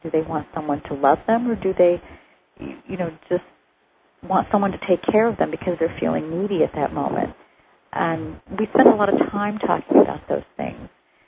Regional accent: France; And I grew up in France, so I do speak French.

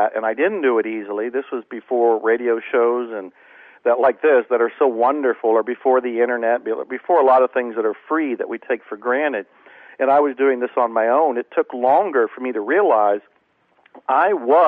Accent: Ohio, United States; also born or lived in Dallas; I lived in the public library in Dallas, I mean, literally, because I was born and raised in Ohio. I wasn't used to the scorching heat that Texas can have.

